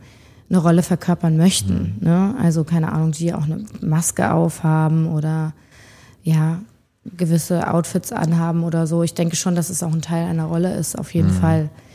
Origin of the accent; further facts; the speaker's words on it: Berlin, Germany; Als Berliner Girl.